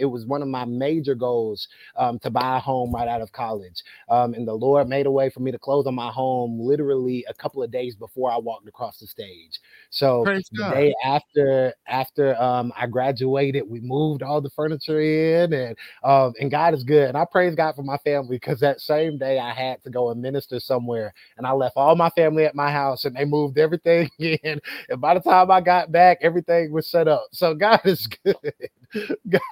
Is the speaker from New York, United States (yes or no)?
no; Pelzer, South Carolina, United States; my hometown is in Pelzer, South Carolina, like 20 minutes from Greenville.